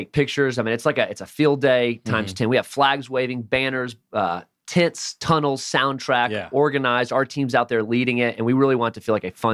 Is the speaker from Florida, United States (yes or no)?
yes; Florida, United States; now in Atlanta, United States; I'm originally from South Florida. Went to school in Birmingham, went to grad school in Kentucky.